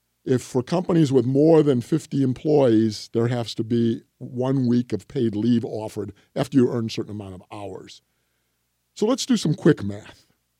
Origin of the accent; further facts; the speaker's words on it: Illinois, United States; I'm from Illinois. They've legalized gambling.